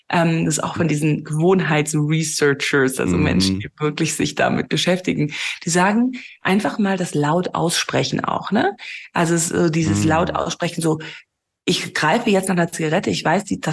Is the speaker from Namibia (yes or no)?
yes; Namibia; ich bin hier tatsächlich in Namibia auch geboren und aufgewachsen und meine Eltern auch und meine Großeltern kamen aus Deutschland von meiner Mamas Seite und mein Vater ist englischer Südafrikaner.